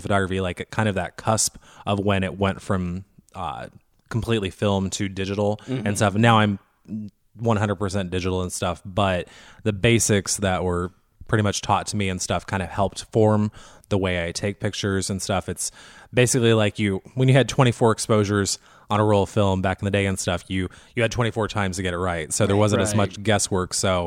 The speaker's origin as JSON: {"language": "English", "town": "Fort Wayne", "region": "Indiana", "country": "United States", "moved": "as an adult", "lives_now": "Indianapolis, United States", "said": "I was happily a server for 12 years in Fort Wayne. I'm originally from Fort Wayne and stuff."}